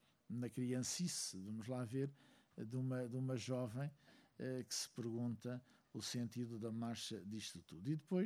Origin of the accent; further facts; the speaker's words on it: Angola; eu digo que sou um cidadão que tem 3 nacionalidades. Sou angolano, sou português e sou europeu.